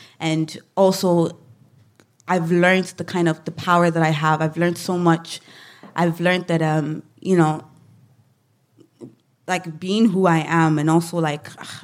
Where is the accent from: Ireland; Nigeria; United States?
Ireland; being Black, being Irish, living in Ireland